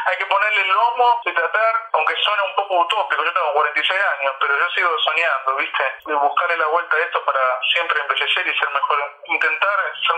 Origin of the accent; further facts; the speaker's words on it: Buenos Aires, Argentina; born there; also born or lived in Mendoza; yo nací en Buenos Aires, pero bueno, toda mi familia, de parte de mis padres, son de Mendoza. Y yo he pasado mucho tiempo en mi infancia en Mendoza, porque bueno, mi viejo se dedica, mi papá se dedica a lo que es plantación de aceituna.